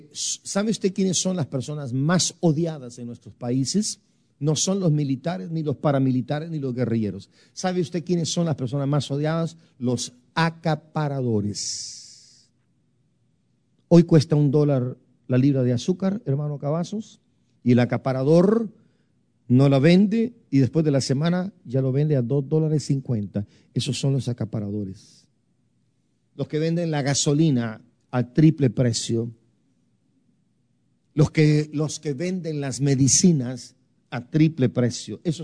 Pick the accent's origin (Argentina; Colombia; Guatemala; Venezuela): Guatemala; Guastatoya, El Progreso, en mi país, en Guatemala.